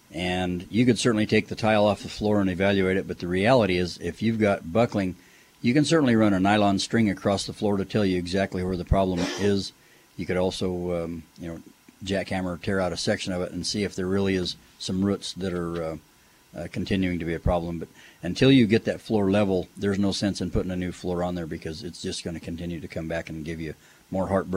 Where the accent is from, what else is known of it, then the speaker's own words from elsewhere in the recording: Arizona, United States; I'm from the Gila Valley. That's too far west for me.